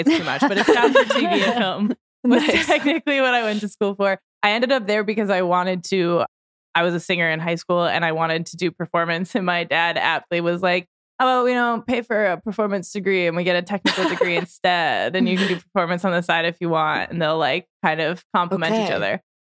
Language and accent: English; New Hampshire, United States; now in Los Angeles, United States; And I grew up in New Hampshire, so that shit's brutal.